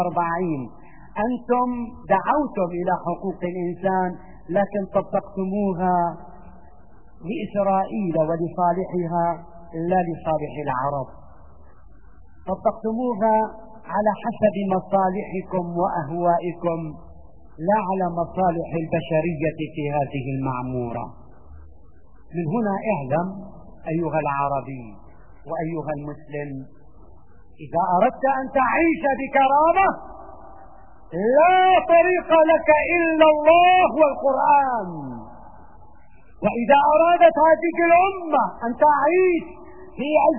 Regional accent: Syria; نحن شعب سوري لا نرضى بالقتل لأحد

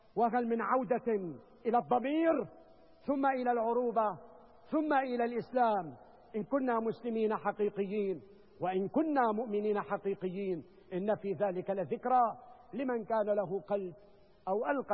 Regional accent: Syria; فنحن اليوم كعرب، كسوريين، كمسلمين، كمسيحيين، واجب علينا أن نقف في صف واحد

